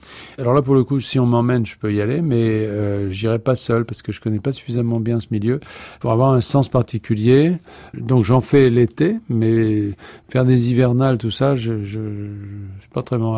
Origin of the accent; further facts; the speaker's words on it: Bourges, Centre-Val de Loire, France; born there; je suis né à Bourges, ce qui n'est pas connu pour ses pics enneigés. Je ne connaissais pas la montagne.